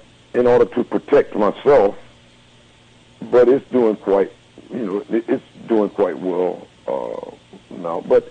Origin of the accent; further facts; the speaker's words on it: Norfolk, Virginia, United States; now in Detroit, United States; That was the first thing that I heard when I came to Detroit from Norfolk, Virginia